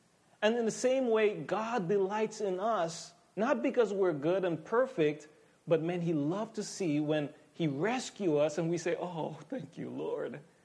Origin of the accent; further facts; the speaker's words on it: U.S. Virgin Islands; You know, I'm from the Virgin Islands, and we have virgin waters there.